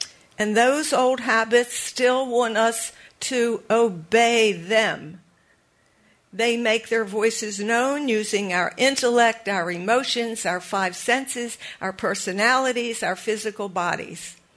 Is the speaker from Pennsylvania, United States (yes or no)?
yes; Philadelphia, Pennsylvania, United States; a command that she gave me that I heard over and over again growing up in Philadelphia on 1124 Gillam Street.